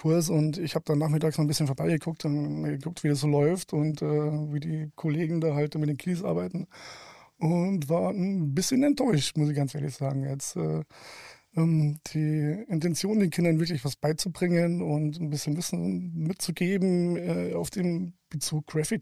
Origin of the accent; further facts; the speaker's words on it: Bavaria, Germany; Gerade ich komme ja aus Bayern.